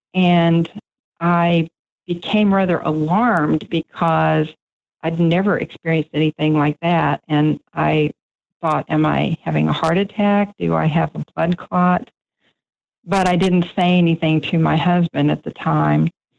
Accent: Bryan, Texas, United States; and of course we drove to my hometown, which is Bryan. We lived in Houston at the time.

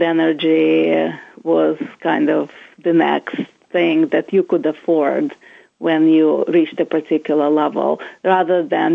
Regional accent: Russia; My both parents, you know, I'm from Russia, and my both parents were scientists, physicists.

